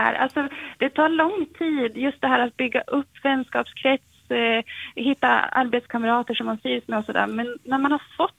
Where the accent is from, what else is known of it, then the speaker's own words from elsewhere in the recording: Umeå, Västerbotten County, Sweden; now in Italy; för jag är ju från Umeå och sen Sverige, det känns ju alltid hemma.